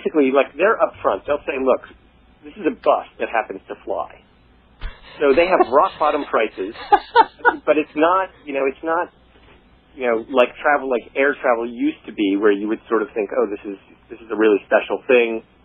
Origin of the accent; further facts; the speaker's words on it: Virginia, United States; now in New York City, United States; Only for the past 3 years. I'm from Virginia.